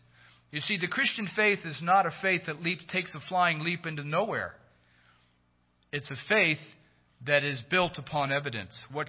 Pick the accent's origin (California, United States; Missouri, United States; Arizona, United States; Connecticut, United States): California, United States; I'm from Northern California, Napa, Sonoma, Mendocino. Many of you know what that is. That's wine country.